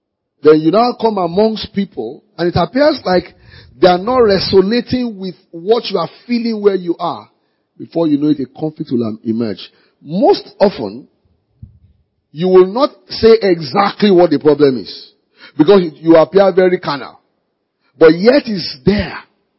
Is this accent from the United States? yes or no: no; Nigeria; because I'm a Nigerian, I'm an African.